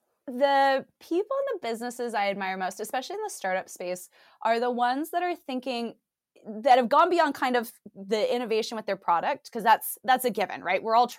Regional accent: United States; But you can tell from my accent, I'm from the States, and it's such a big market that we're really investing in that one now too.

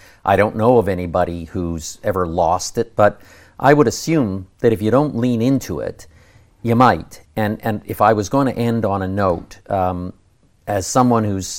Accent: London, Ontario, Canada; question for Londoners to ask themselves. If you were on an airplane and somebody beside you said, "Where are you from?" "I'm from London." What would you say? What do we say right now? "I'm from the Forest City?"

